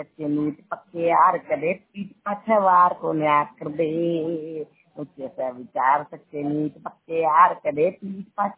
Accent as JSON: {"language": "Hindi", "region": "Bihar", "country": "India", "said": "मैं दरभंगा डिस्ट्रिक्ट का रहने वाला हूँ, स्टेट बिहार।"}